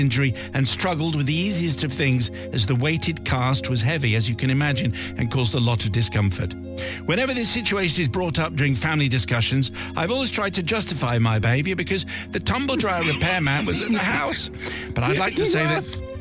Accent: Bristol, South West England, United Kingdom; I should say, Simon, we come from Bristol, so bring on the farmer's accent.

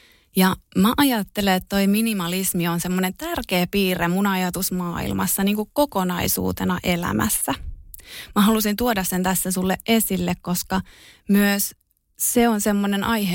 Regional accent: Tampere, Pirkanmaa, Finland; accent: mix of Tampere dialect and Turku; now in Turku, Finland; tää on vähän tämmöistä sekoitus Tampereen murretta ja vähän ehkä Turkua. Mä oon siis Tampereelta kotoisin oleva, mutta nykyisin asunut jo kohta 8 vuotta Turussa.

